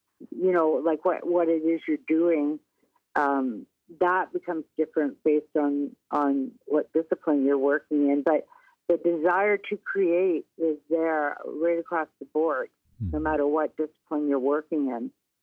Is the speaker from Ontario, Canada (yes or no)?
yes; Windsor, Ontario, Canada; And I grew up in Windsor, Ontario, of all places.